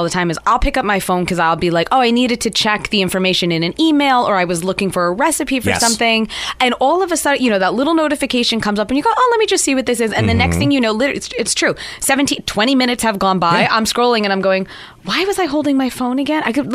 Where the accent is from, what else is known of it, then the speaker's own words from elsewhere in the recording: New Jersey, United States; I grew up in the woods. I grew up in Northwest. In the woods, Northwestern New Jersey.